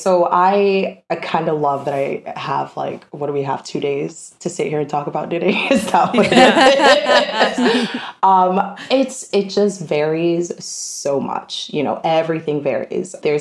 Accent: Brooklyn, New York, United States; I'm born and raised in Brooklyn. I went to Midwood High School.

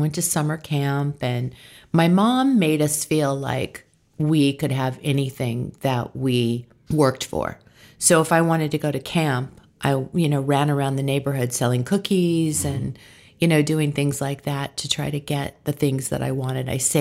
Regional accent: San Diego, California, United States; I was born in San Diego, California, and my mom was always a working mom

